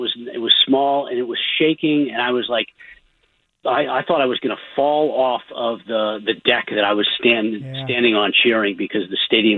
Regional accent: Washington, D.C. area, United States; I grew up in the Washington, D.C. suburbs

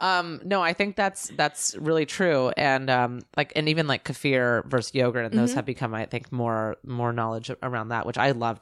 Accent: Los Angeles, California, United States; I'm from California. I'm from LA.

